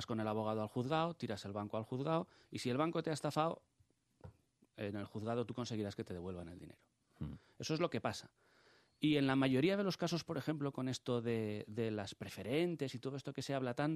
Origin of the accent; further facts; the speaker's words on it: Spain; esos locos somos los españoles y el centro psiquiátrico es España